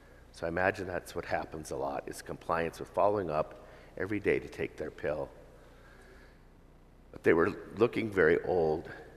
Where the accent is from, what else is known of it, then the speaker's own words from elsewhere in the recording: United States; Gracious for, first of all, being an American.